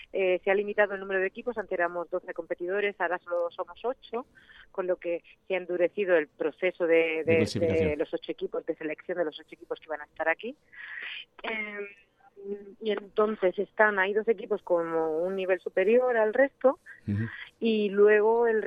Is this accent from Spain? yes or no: yes; La Unión, Region of Murcia, Spain; murciana de la Unión